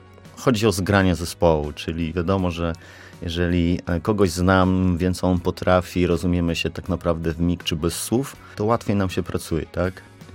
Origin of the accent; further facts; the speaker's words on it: Grodków, Opole Voivodeship, Poland; Mimo, że pochodzę z Grodkowa, to jak pojechałem i zobaczyłem ten obiekt, to byłem oczarowany.